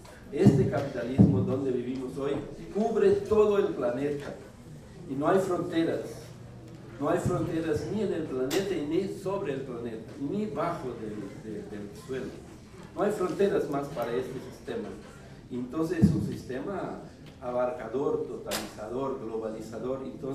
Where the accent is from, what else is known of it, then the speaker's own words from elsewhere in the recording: Brazil; vengo de Brasil y estoy acá en el Foro Social Mundial